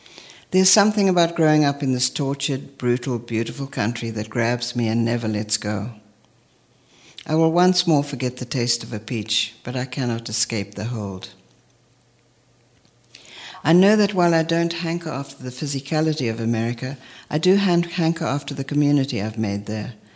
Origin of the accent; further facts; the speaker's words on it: South Africa; now in New York, United States; I have lived in the United States, mostly in and around New York, for almost twice the years I spent growing up in South Africa